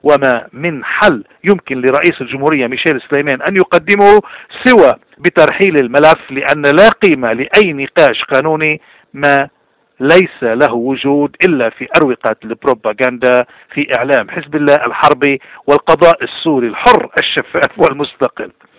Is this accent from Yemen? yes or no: no; Lebanon; نحنا راجدين كلبنانيين